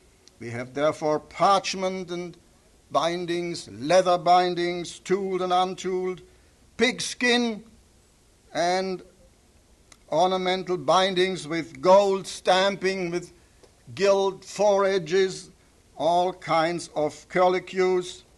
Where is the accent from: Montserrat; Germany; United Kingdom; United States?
Germany; because I grew up with them in Germany during my school and university and college days.